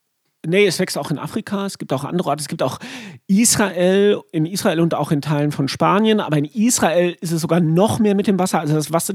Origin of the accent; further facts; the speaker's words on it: North Rhine-Westphalia, Germany; ich komme aus dem Sauerland.